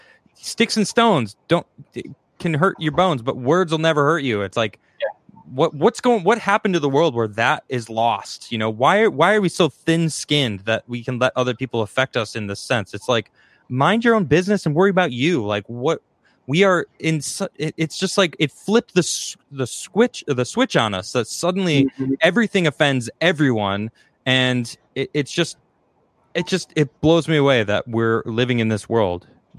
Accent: United States; because I'm in America, I'm American, I think about terms through American policy

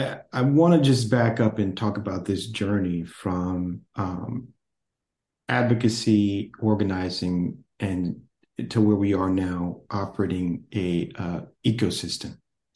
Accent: Los Angeles, California, United States; I grew up in Leimert Park, which is in the Crenshaw District of Los Angeles, Born in the Crenshaw District of Los Angeles. I've lived here my entire life, 41 years now

